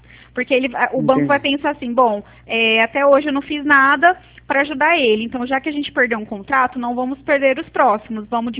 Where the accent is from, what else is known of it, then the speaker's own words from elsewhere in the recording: Presidente Prudente, São Paulo, Brazil; eu sou de Presidente Prudente, né? Eu sou de uma central aqui de Prudente